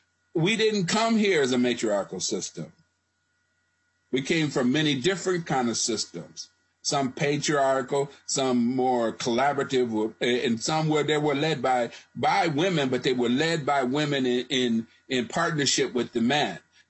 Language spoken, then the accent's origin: English; Charleston, South Carolina, United States; I'm from Charleston, South Carolina. Both sides of my family are you know, descendants of slaves.